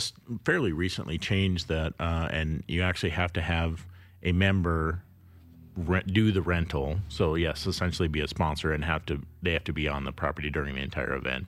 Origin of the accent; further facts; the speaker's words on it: South Dakota, United States; growing up in South Dakota, where there is a strong hunting culture